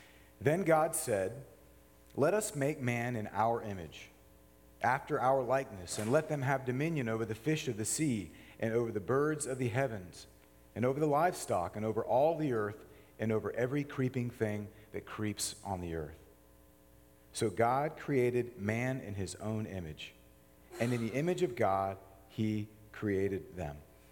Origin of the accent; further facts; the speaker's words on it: Orlando, Florida, United States; I grew up in Florida, in suburban Orlando